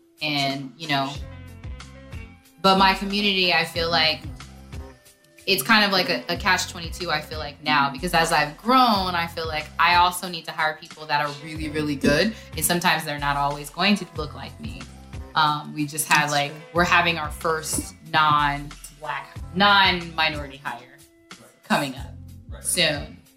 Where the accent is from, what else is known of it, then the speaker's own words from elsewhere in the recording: United States; I think we get into a grind in America specifically, because I'm an American, I can say that.